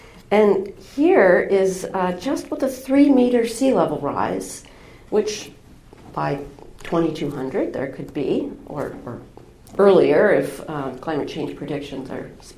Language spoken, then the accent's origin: English; Washington, United States; I'm a native of the Pacific Northwest. I grew up near Puget Sound. My family always boated, and so I think I have this pretty strong affinity.